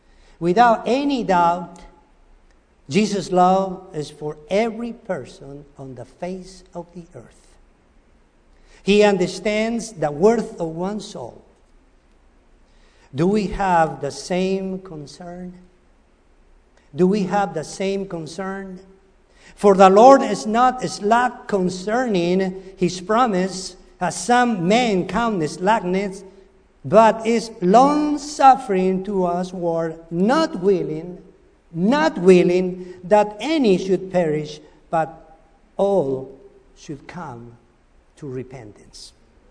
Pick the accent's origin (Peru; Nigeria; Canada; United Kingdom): Peru; born there; English is a second language; moved away; also born or lived in United States / Spain; I was born in Peru, and the only thing I knew was speaking Peruvian. Then when I went to the States, I learned to speak English because in the Tennessean way.